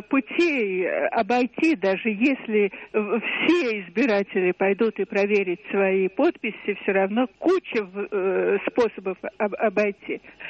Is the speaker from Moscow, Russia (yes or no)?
yes; Moscow, Russia; я из Москвы.